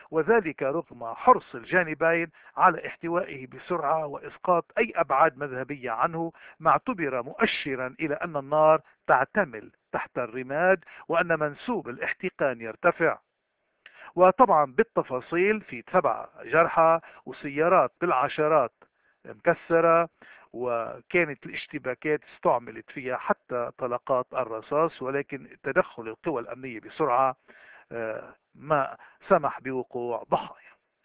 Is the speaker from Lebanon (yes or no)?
yes; Lebanon; عندنا بلبنان